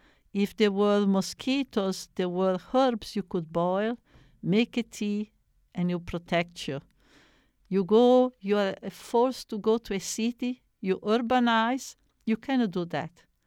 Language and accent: English; Italy; I come originally from Italy, and I go often to Italy or maybe France and or Spain